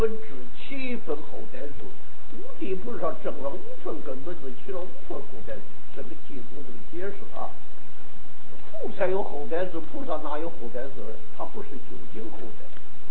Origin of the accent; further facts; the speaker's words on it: Taiwan; 也不是我们台湾人可以想象得到。